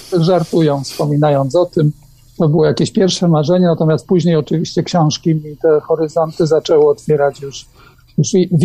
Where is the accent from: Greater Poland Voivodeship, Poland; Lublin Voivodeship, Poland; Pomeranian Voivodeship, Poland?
Greater Poland Voivodeship, Poland; Poznań; No tak, jestem poznaniakiem niewątpliwie, urodzony w Poznaniu, z rodziny poznaniaków, chociaż no jedna część rodziny, korzenie to są korzenie wielkopolskie, ale to już nie Poznań.